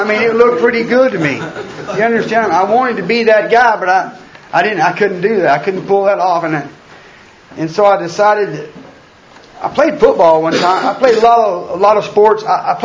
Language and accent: English; Pflugerville, Texas, United States; So I was born in Pflugerville, Texas. And I grew up, like I said, around a bunch of drunks, a bunch of convicts.